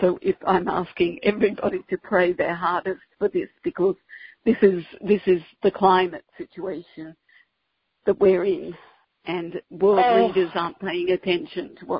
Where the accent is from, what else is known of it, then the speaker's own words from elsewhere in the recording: Australia; I'm from Australia, and Australia is burning right now. My hometown and my family house has all been burnt to the ground.